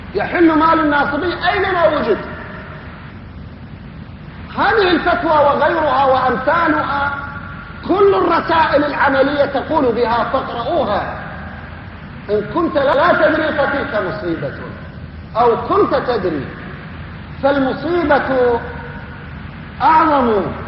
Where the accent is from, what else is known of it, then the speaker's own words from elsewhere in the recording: Iraq; ولكن لا ينبغي لنا نحن كعراقيين أن ننشغل بهموم الأمة